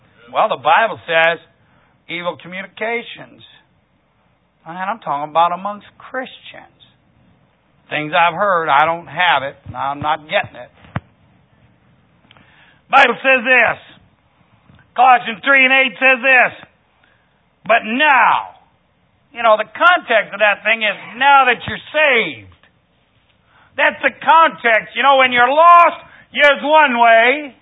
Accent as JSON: {"language": "English", "region": "Midwest", "country": "United States", "accent": "Midwestern", "said": "I could tell they were thinking, you know, my Midwestern accent was a little odd"}